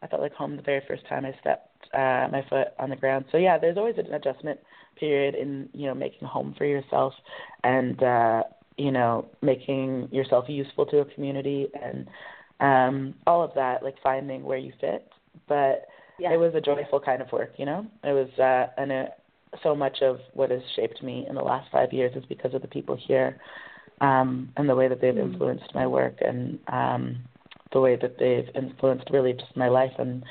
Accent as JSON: {"language": "English", "town": "Markham", "region": "Ontario", "country": "Canada", "tie": "born or raised there", "also_born_or_lived": "London, Ontario / Toronto", "said": "I grew up in Markham, Ontario, which is about 20 minutes northeast of Toronto. And I lived there for most of my life. And then I moved to London, Ontario, where I went to school for a little while, and then back to Toronto."}